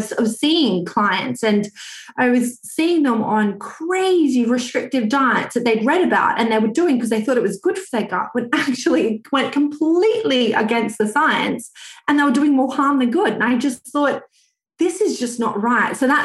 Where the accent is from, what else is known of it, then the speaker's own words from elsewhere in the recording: Australia; now in United Kingdom; I'm actually Australian, although I live in the UK. So I did my PhD in gut health back in Australia